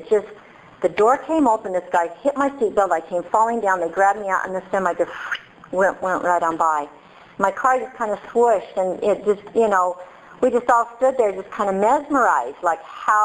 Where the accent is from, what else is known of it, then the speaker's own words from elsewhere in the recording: Utah, United States; I grew up in Utah. And so I lived in the mountains in the snow